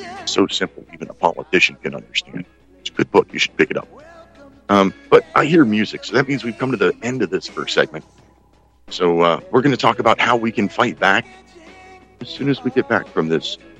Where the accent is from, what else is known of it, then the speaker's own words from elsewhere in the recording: Pennsylvania, United States; a man that I'm sad to say is from my home state. Oh, that's something I didn't say at the beginning. I'm broadcasting to you from the state of independence, right in the heart of Pennsylvania.